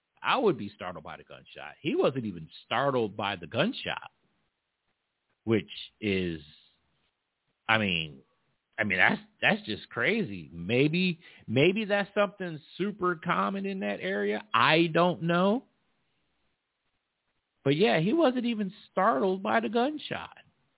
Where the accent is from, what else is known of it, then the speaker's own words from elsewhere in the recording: New York, United States; He was from New York. I'm from New York.